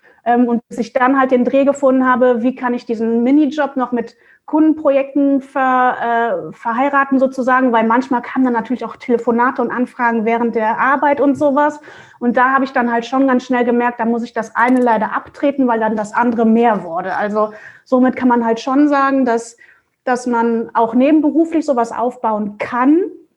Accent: Mönchengladbach, North Rhine-Westphalia, Germany; now in Hamburg, Germany; ich bin halt aus NRW, also aus Mönchengladbach, hier nach Hamburg gezogen und kannte halt hier auch keinen Schwein sozusagen.

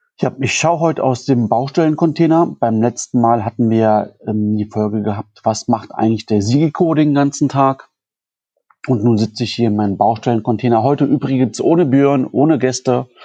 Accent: North Rhine-Westphalia, Germany; wir kommen ja aus Nordrhein-Westfalen

